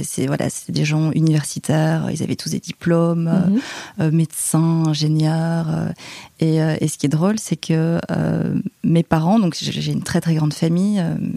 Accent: Liège, Wallonia, Belgium; now in Paris, France; je suis belge, je viens de Liège, en Belgique. Alors, je suis à Paris depuis un petit peu plus de 10 ans.

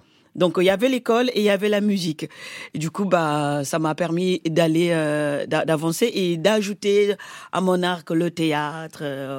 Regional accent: Kimbédi, Pool, Republic of the Congo; moi, je viens d'un petit village où j'ai été élevée au Congo par ma grand-mère. Le village s'appelle Kitundu à Kimbedi.

